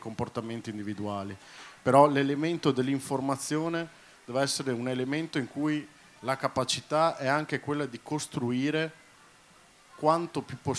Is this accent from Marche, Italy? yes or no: no; Treviso, Veneto, Italy; Entrambi siamo di Treviso.